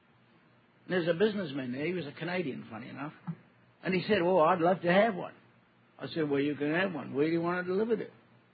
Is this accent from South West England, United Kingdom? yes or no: no; Scotland, United Kingdom; And I'm Scottish. I want my $20.